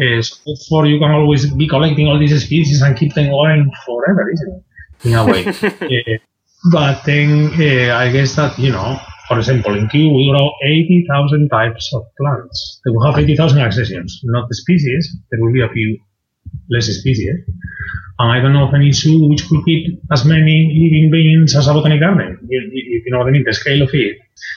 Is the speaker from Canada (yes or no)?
no; Spain; English is a second language; now in United Kingdom; I'm from Spain.